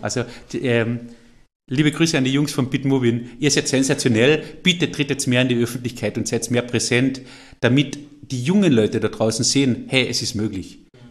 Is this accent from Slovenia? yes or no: no; Carinthia, Austria; Und an dem müssen wir arbeiten als Kärntner.